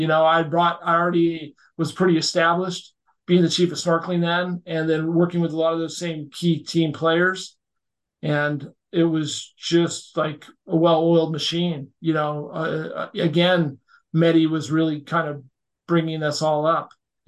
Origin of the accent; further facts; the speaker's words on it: Newport Beach, California, United States; So it was kind of an expectation growing up in Newport Beach.